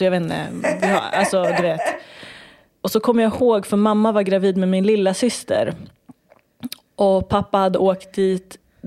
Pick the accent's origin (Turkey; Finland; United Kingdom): Turkey; Vi är kurder från Turkiet